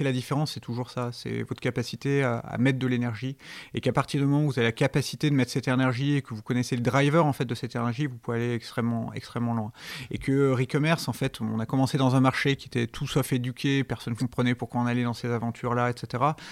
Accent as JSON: {"language": "French", "region": "Auvergne-Rhône-Alpes", "country": "France", "tie": "born there", "said": "Moi, je suis né dans la Drôme. un petit peu au nord de Montélimar."}